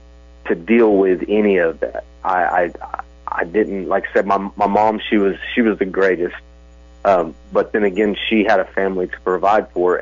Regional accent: Shawnee, Oklahoma, United States; also born or lived in Muskogee; I was born in June of 1988 in Muskogee, Oklahoma. We moved to Shawnee, Oklahoma when I was about 18 months old.

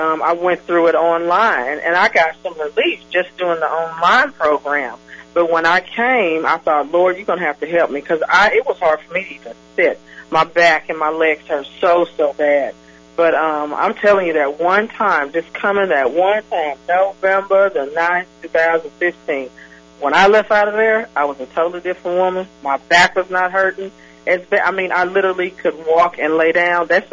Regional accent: Okmulgee, Oklahoma, United States; now in Oklahoma City, United States; and I'm from Okmulgee, and I moved to Oklahoma City like 10 years ago

